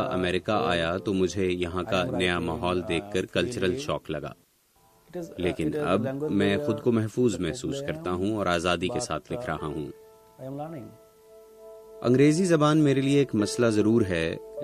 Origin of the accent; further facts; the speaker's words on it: Bangladesh; moved away as an adult; میرا تعلق بنگلہ دیش سے ہے۔ میں نے اپنا ملک انتہائی مجبور ہو کر چھوڑا ہے۔